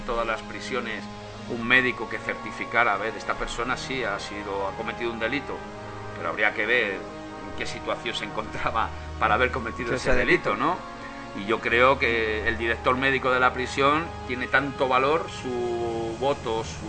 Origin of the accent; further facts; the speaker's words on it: Oviedo, Asturias, Spain; born there; nací en Oviedo. Llevo 11 años en Villabona, pero ya anduve por 8 prisiones por toda España.